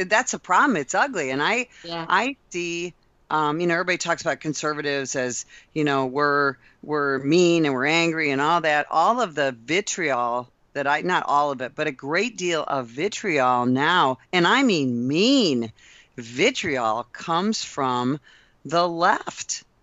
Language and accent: English; Illinois, United States; somebody who's a liberal Democrat, let's say, in where I grew up in the Chicago area